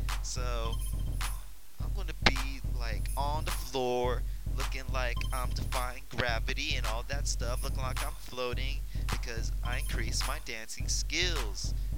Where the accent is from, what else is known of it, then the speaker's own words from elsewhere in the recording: Oakland, California, United States; now in San Diego, United States; I'm from up north. I'm not originally from San Diego, but I want to give big ups to my hometown team, Oakland A's